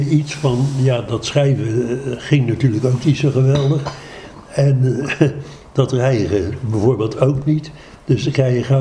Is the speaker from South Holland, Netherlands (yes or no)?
yes; Leiden, South Holland, Netherlands; Ik ben geboren op de Rijn Schiekade 86 in Leiden. Waar ik dus mijn jeugd heb doorgebracht. Ja. Tot mijn trouwen toe.